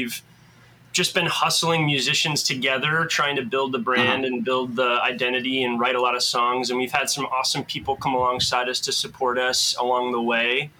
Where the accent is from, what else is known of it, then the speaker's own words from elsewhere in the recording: Midwest, United States; We're all from the Midwest. Three of us grew up in high school together